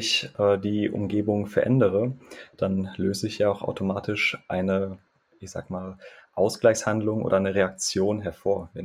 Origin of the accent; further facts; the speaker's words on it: Dortmund, North Rhine-Westphalia, Germany; Ich komme ursprünglich aus Dortmund, habe in Bochum studiert